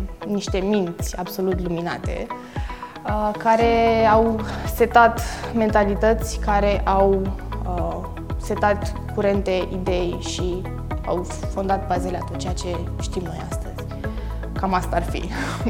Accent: Romania; m-am simțit foarte mândră și nu doar că sunt româncă

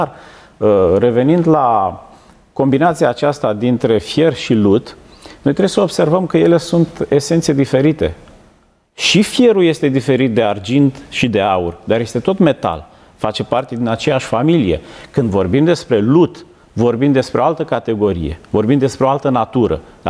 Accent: Romania; noi ca români

